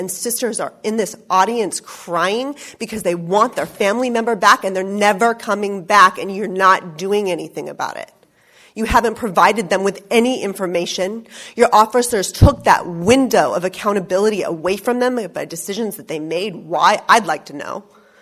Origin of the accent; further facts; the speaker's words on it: California, United States; I grew up in the Placer County area. My family still lives in Roseville.